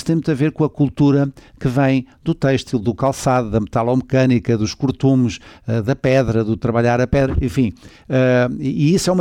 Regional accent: Lisbon, Portugal; e eu que sou do Sul, embora viva cá no Norte, e sinto-me até com netas nascidas cá no Norte, eu sinto-me minhoto, uma neta nascida em Braga e outra neta nascida na Póvoa de Varzim, e sendo Lisboa até Alfacinha, mudei-me há uns anos para viver de tempo inteiro

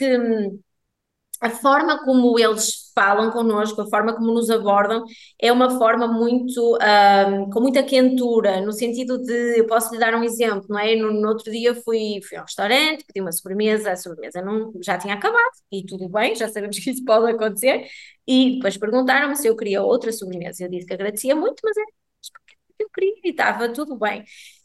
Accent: Portugal; now in United Arab Emirates; eu sou portuguesa

